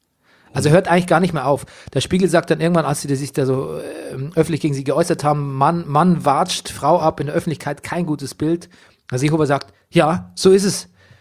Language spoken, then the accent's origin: German; Bavaria, Germany; accent: Bavarian; Und ich habe mich gefragt, was sind bayerische Eigenschaften, die man zum Beispiel auch jetzt auch an mir wieder erkennen würde, abgesehen von meinem Akzent.